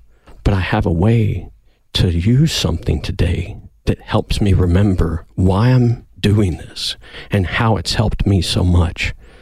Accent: Midwest, United States; now in Tucson, United States; I'm not from Tucson or Arizona. I find that as an honor and a privilege to be offered that. Because growing up in the middle of the country, in the heartland, knowing where we are now, I just want to see more love.

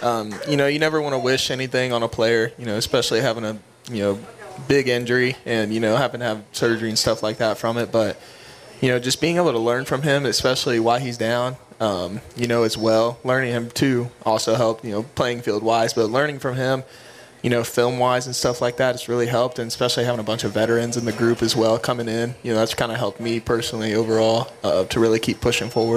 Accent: Indiana, United States; You know, growing up in Indiana, so.

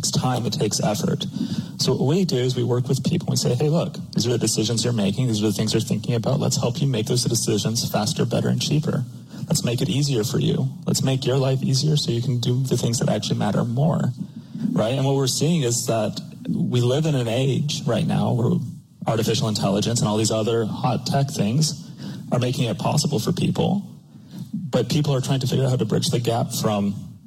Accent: Whitefish, Montana, United States; now in Helena, United States; Yeah, that's right. I grew up in Whitefish, back when you could actually get around the place before all the Californians came up.

